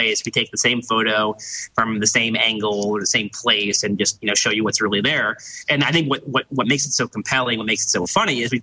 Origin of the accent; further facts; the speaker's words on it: New York, United States; I'm a New Yorker, so I'm a little bit biased here, but there's a tremendous number of hotels.